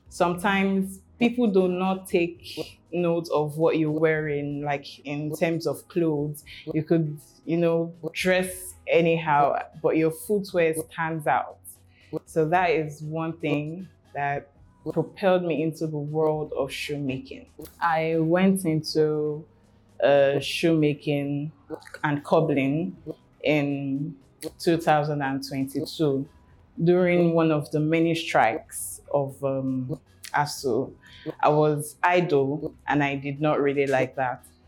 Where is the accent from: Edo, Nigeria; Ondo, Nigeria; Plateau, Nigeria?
Ondo, Nigeria; I am an entrepreneur from Ondo State.